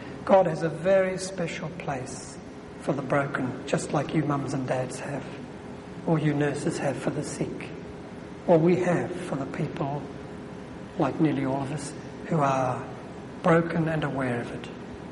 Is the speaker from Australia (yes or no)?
yes; Australia; because he knows I'm from Australia